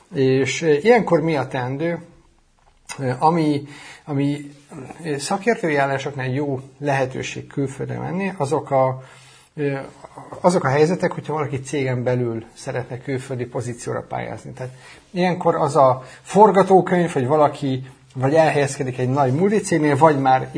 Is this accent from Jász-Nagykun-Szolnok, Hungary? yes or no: yes; Szolnok, Jász-Nagykun-Szolnok, Hungary; now in Chicago, United States; Én is így jutottam ki Chicagóba, hogy én Szolnokon nőttem fel